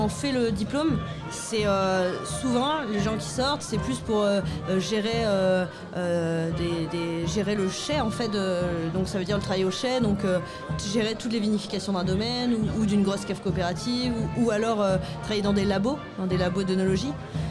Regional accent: Plougastel-Daoulas, Brittany, France; Moi, je suis de Plouguestel, il n'y a pas de vigne, il n'y a pas de.

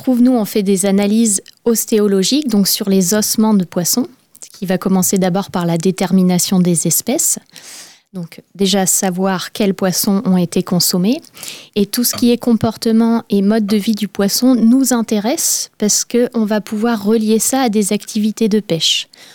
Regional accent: Brest, Brittany, France; j'ai grandi à Brest, donc les influences étaient déjà présentes.

